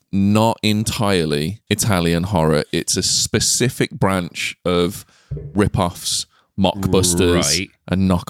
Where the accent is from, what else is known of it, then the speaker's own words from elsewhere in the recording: United Kingdom; We're British, so when we go abroad, if someone doesn't understand what we're saying, we just say it 1 decibel louder